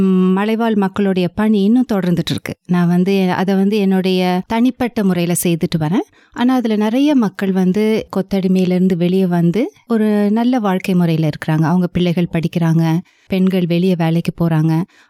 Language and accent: Tamil; Ooty, Tamil Nadu, India; நான் பிறந்து வளர்ந்தது எல்லாமே நீல்கிரீஸில், அதாவது ஊட்டி என்ற ஒரு மலைப்பிரதேசத்தில் தான் நான் பிறந்து வளர்ந்தேன்.